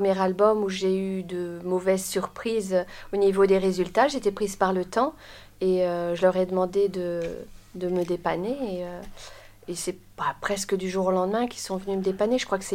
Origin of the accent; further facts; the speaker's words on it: Belgium; Je suis belge jusqu'il y a très peu.